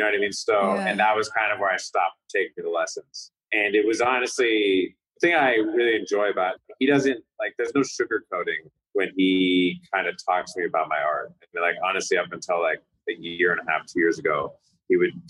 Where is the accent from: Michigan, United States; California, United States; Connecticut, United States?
California, United States; growing up in California, I always had this kind of attraction to like Chicano, like lowrider community and whatnot.